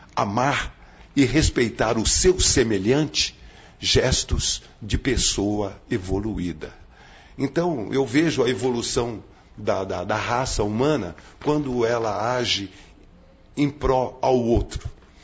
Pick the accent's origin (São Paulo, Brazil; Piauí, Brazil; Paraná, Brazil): São Paulo, Brazil; Campinas; also born or lived in Amparo; E eu sou de Campinas, né? E não abro mão. Né? Nasci em Amparo, mas, poxa, aqui a minha relação com Campinas é bastante intensa, né?